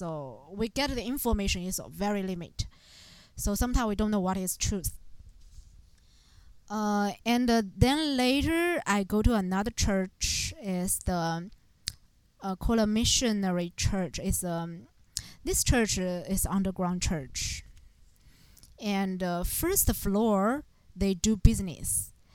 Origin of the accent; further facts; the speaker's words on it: China; English is a second language; Have this chance can share my experience in China. I come from China.